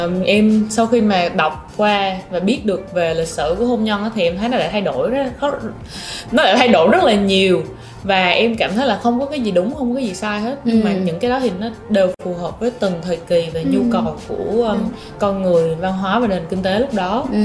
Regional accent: Nha Trang, Khanh Hoa, Vietnam; Thì maybe là ở Nha Trang, tại vì Nha Trang là quê của em nữa.

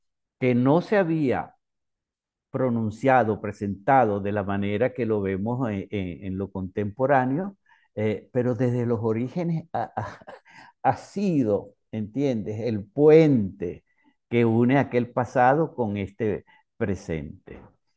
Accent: Barcelona, Anzoátegui, Venezuela; yo soy de Oriente, del Oriente venezolano, de Barcelona, con exactitud. Y de niño yo oía historias así de la gente que se internaba a buscar oro.

